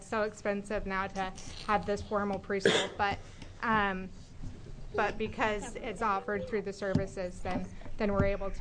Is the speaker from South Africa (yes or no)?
no; Monmouth, Oregon, United States; I'm from Monmouth, Oregon.